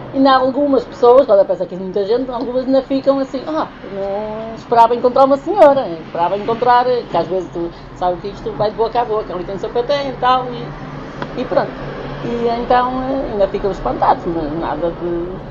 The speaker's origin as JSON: {"language": "Portuguese", "town": "Paço de Sousa", "region": "Norte", "country": "Portugal", "said": "Sou daqui de Passo Sousa."}